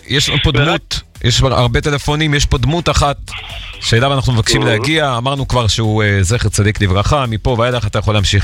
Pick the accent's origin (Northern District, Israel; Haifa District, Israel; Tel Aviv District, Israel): Tel Aviv District, Israel; Bnei Brak; וגם בבני ברק הייתה שכונה שאני גדלתי בה כילד, שכונת נאות יוסף